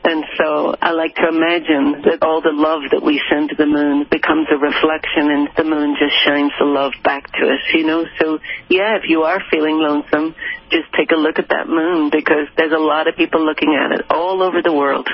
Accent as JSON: {"language": "English", "country": "Ireland", "tie": "born or raised there", "moved": "as an adult", "said": "I grew up in Ireland and I was going to university in England."}